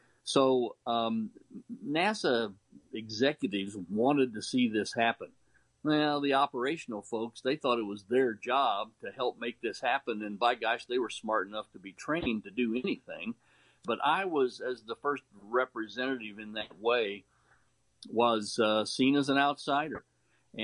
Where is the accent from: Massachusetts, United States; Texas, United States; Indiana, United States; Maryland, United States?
Indiana, United States; Bedford; in our house I grew up in Bedford, Indiana